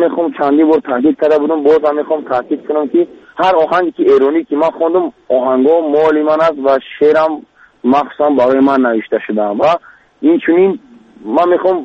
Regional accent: Tajikistan; در همین تاجیکستان ما چقدر لحجه هست

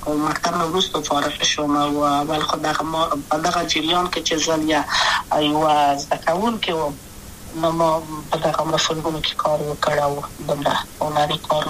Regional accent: Kabul, Afghanistan; also born or lived in Maidan Wardak; د لید کابل په تخته پل سیمه کې یم او لویا شویم کابل کې

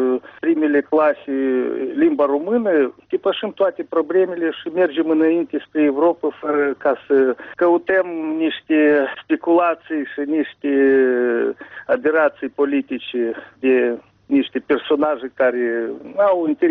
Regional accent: Chișinău, Moldova; Romanian is a second language; dacă eu m-am născut aici în Chișinău și toată copilăria și tinereța a trecut în spațiul acest, chiar și dacă vorbesc în general limba rusă, dar am crescut aici.

